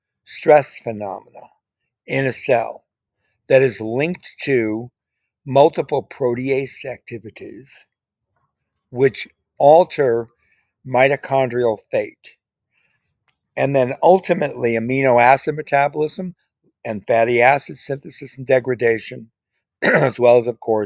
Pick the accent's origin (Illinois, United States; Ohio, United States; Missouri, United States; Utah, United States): Illinois, United States; Chicago; And I grew up in Chicago, which is in the state of Illinois.